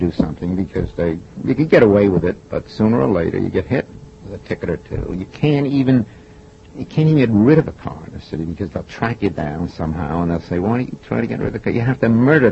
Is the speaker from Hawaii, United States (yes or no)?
no; Coney Island, New York, United States; I got that growing up in Coney Island. You know, I lived in the street a lot as a kid